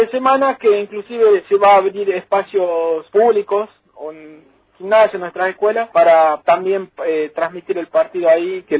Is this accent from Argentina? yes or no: yes; Argentina; Como somos los argentinos para ese tipo de partidos.